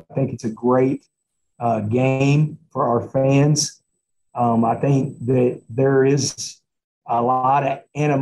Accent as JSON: {"language": "English", "town": "Texarkana", "country": "United States", "tie": "born or raised there", "said": "I grew up in Texarkana, and, you know, I grew up a Southwest Conference fan"}